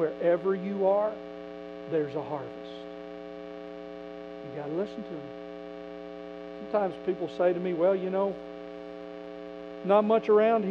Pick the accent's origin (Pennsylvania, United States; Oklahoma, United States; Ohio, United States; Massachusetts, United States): Oklahoma, United States; I'm from Oklahoma. Wheat is what you do there. Wheat's everywhere.